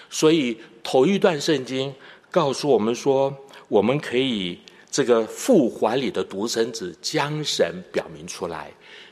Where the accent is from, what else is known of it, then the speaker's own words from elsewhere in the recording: Taiwan; accent: Taiwanese Mandarin; 我一听你讲的就是从台湾来的，因为你讲话口音有台湾国语。